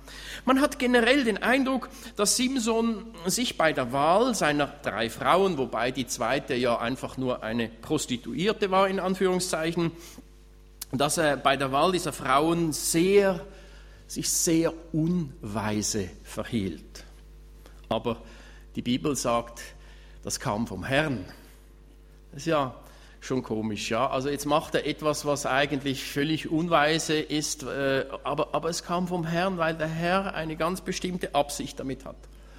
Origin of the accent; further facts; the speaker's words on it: Switzerland; bei uns in der Schweiz sagt man, ein Eigenbrötler